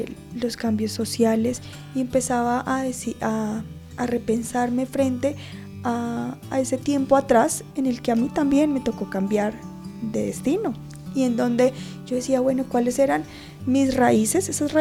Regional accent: Girardot, Cundinamarca, Colombia; Vengo de Girardot, Cundinamarca.

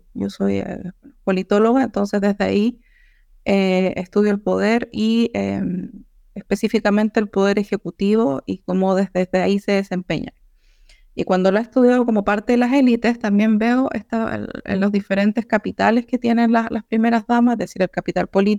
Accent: Chile; Como yo soy de Chile

